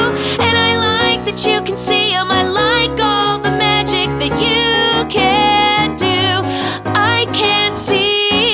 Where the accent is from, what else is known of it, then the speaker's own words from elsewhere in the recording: Rhode Island, United States; Man, I am not used to the humidity. As you know, yes. I grew up in Rhode Island.